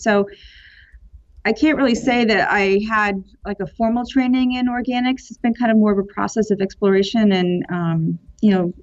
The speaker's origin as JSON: {"language": "English", "town": "Northfield", "region": "Connecticut", "country": "United States", "tie": "born or raised there", "lives_now": "Pennsylvania, United States", "said": "I grew up in Northfield, Connecticut, which is sort of the northwest corner of Connecticut."}